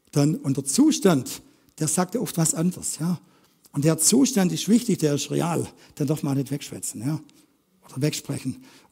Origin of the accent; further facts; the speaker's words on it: Baden-Württemberg, Germany; born there; ich komme gebürtig aus der Reutlinger Ecke